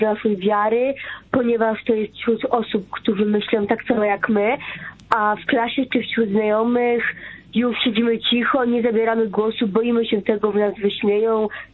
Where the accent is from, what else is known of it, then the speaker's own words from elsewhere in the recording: Kraków, Lesser Poland, Poland; Pochodzę z Krakowa. Chodzę do drugiej klasy liceum.